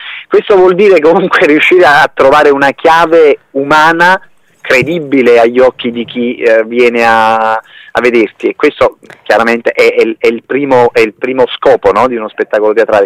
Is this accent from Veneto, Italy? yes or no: no; Naples, Campania, Italy; Io sono di San Carlo all'Arena.